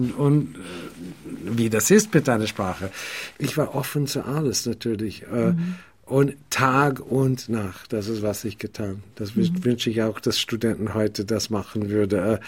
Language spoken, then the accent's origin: German; United States; German is a second language; moved away as an adult; now in Vienna, Austria; gestatten Sie mir bitte, dass ich mich vorstelle, bin Amerikaner, wohne seit 2 Jahren in Wien und möchte Liedbegleiter sein.